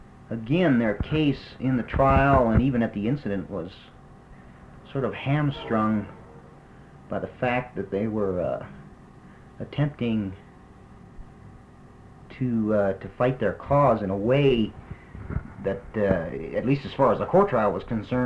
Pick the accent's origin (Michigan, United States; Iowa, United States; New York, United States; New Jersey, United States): Iowa, United States; Davenport; now in Gallup, United States; No, originally I'm from Davenport, Iowa.